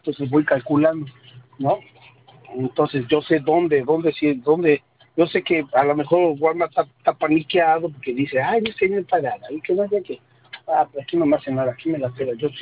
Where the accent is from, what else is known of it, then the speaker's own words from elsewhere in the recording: Puebla, Mexico; Como yo soy de Puebla